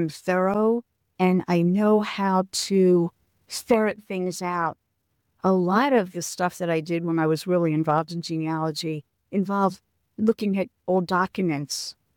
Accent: Philadelphia, Pennsylvania, United States; moved away as an adult; because I came from Philadelphia to New York.

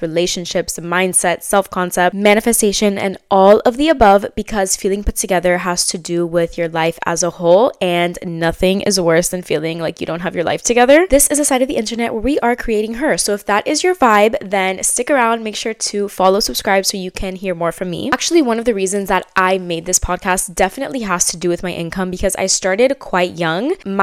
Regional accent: Miami, Florida, United States; I grew up in Miami, so 16 is the working age.

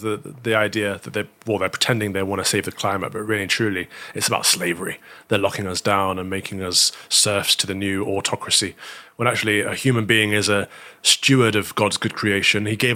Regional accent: England, United Kingdom; Both my parents were born here, so I am British by birth, but English by half of my heritage, but half my heritage isn't.

